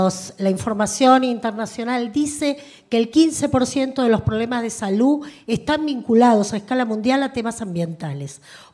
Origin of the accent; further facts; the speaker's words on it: Buenos Aires, Argentina; soy porteña, no soy mendocina